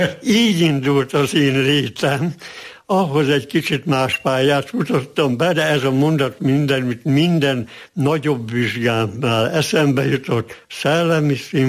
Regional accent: Győr-Moson-Sopron, Hungary; born there; holott a győri székesegyháztól 8 kilométerre, 9 kilométerre születtem, mert én a szülőfalomban születtem, tehát nem a győri kórházban.

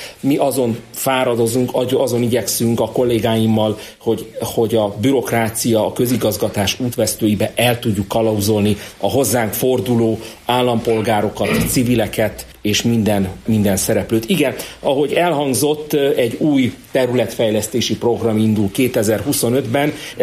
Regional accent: Miskolc, Borsod-Abaúj-Zemplén, Hungary; borsodiként, miskolciként én mindig örülök, hogyha bármilyen forrás a kis hazánkba, szűkebb pátriánkba érkezik

